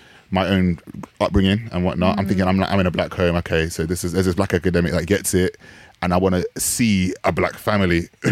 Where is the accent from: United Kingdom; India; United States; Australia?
United Kingdom; born there; my identity as a Jamaican, British-born Jamaican person and being part of the Caribbean and in that wider scope